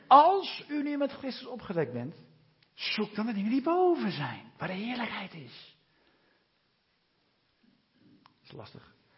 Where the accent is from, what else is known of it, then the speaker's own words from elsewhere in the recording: Ermelo, Gelderland, Netherlands; Ik kom uit Ermelo.